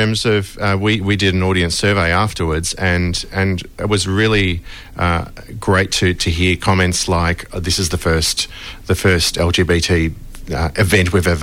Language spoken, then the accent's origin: English; Melbourne, Victoria, Australia; I grew up in Melbourne.